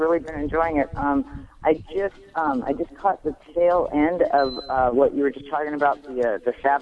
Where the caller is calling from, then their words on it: Sacramento, California, United States; Yeah, I'm calling from Sacramento.